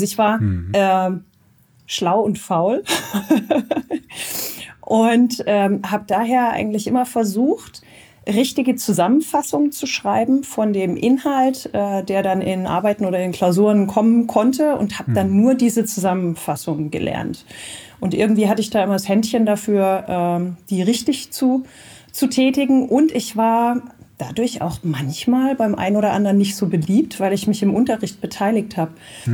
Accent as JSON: {"language": "German", "town": "Sindelfingen", "region": "Baden-Württemberg", "country": "Germany", "lives_now": "Karlsruhe, Germany", "said": "ich komme ursprünglich aus Sindelfingen und bin 91 nach Karlsruhe gezogen. Also Abi habe ich dann 97 gemacht in Karlsruhe, genau."}